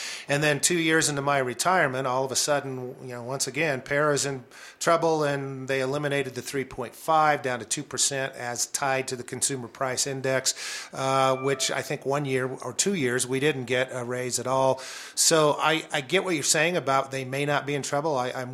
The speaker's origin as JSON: {"language": "English", "town": "Pueblo", "region": "Colorado", "country": "United States", "tie": "born or raised there", "said": "I grew up down in Pueblo. My father was a union organizer at the steel mill there."}